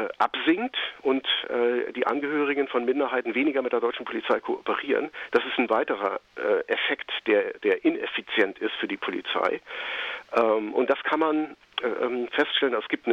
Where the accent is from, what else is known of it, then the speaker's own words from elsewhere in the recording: Germany; Ich kann als Deutscher nur wenige Verstöße nach dem Ausländerrecht verüben.